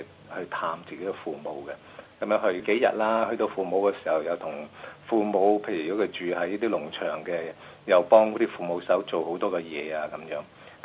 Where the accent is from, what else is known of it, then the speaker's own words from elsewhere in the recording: China; 我諗佢同我哋中國人都係一樣嘅。